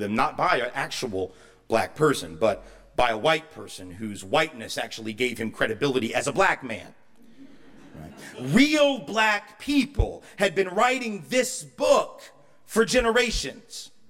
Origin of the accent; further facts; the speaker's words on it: the South, United States; And of course, particularly since I'm from the South